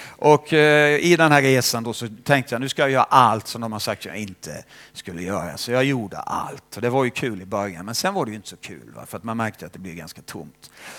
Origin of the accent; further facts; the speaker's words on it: Småland, Sweden; Och jag växte upp i Småland. Och det, på ett sätt var det ju frikyrkobygd